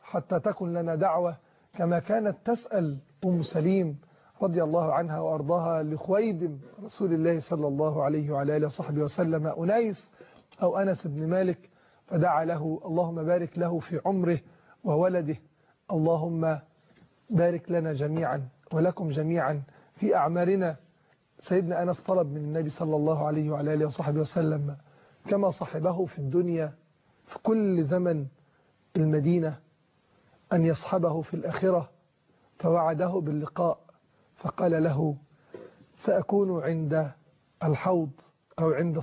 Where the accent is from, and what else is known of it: Egypt